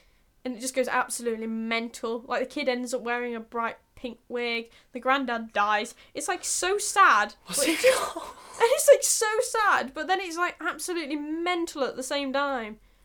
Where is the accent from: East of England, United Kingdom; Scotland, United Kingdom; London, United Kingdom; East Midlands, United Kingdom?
East Midlands, United Kingdom; Mansfield; Big up Mansfield. I came from Mansfield.